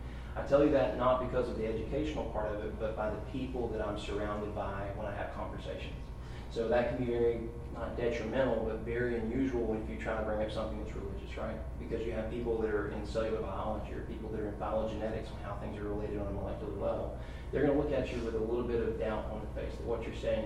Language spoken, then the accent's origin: English; Alabama, United States; moved away as an adult; now in Bowling Green, United States; So, disclaimer, I'm not from Kentucky originally. I'm actually from Alabama, Roll Tide.